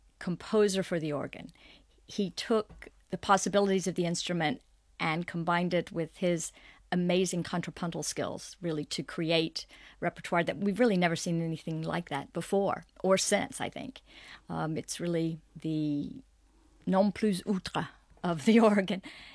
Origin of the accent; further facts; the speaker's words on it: Winston-Salem, North Carolina, United States; I studied at Salem College in my hometown, where there were two Flintrop organs.